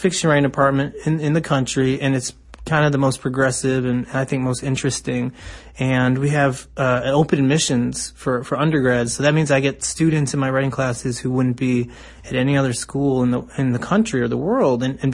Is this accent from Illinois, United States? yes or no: yes; Chicago, Illinois, United States; nobody in my neighborhood, I grew up on the South Side in Chicago, nobody really read books.